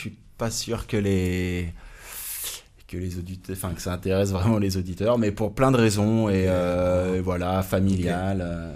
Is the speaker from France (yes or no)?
yes; Auvergne-Rhône-Alpes, France; Je suis né au Benin, pas bien loin.